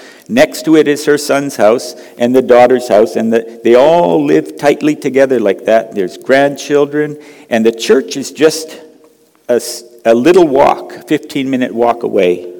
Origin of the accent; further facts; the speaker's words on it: Cambodia; I grew up in Southeast Asia. My parents went there when I was 3, so Cambodia really is like where I'm from.